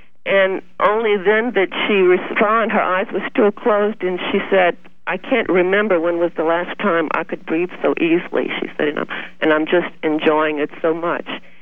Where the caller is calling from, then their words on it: Chauvin, Louisiana, United States; from Chauvin.